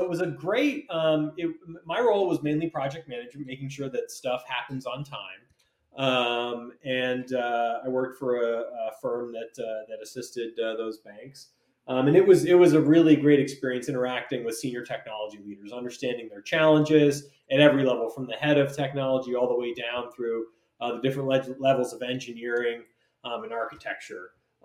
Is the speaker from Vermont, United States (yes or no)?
yes; Vermont, United States; I'm originally from Vermont. So the Green Mountain State, always be a Vermonter. They don't have much of a summer up there.